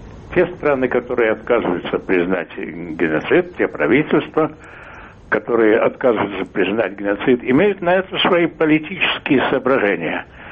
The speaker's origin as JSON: {"language": "Russian", "country": "Armenia", "said": "мы празднуем, мы, армяне, празднуем сегодня 100 лет нашего выживания."}